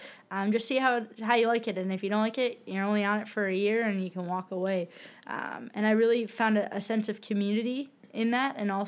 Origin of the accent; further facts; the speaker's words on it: Chesterfield, Michigan, United States; I am the student government president. I'm originally from Chesterfield, Michigan, which is about 25 minutes north of downtown Detroit.